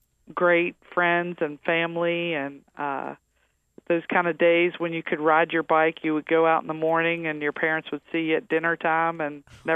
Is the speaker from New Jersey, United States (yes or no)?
no; Winfield, West Virginia, United States; Well, I grew up in a little town that many of your listeners probably have never heard of, in Winfield, West Virginia. I'm a mountain mama.